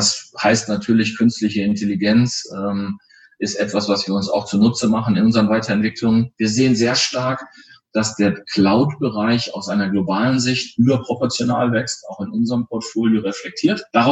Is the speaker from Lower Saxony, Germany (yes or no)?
no; Soest, North Rhine-Westphalia, Germany; Als gebürtiger Westfaler und Soester sage ich ganz offen, ich freue mich, wenn ich wieder in die Heimat kommen darf